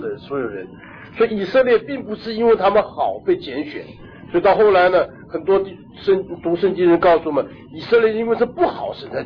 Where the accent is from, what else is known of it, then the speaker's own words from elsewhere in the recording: China; 所以我们中国人讲你个人好犹太啊